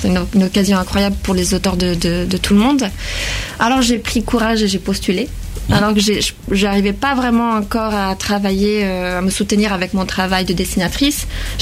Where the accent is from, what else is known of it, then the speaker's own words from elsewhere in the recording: Italy; French is a second language; moved away as an adult; now in Angoulême, France; j'étais déjà en France parce que j'ai quitté l'Italie assez tôt, j'avais 20 ans, et je suis arrivée à Paris au début.